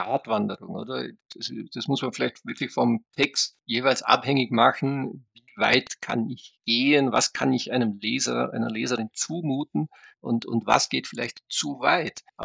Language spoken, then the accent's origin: German; Austria; als Österreicher bin ich da vielleicht ein bisschen gebranntes Kind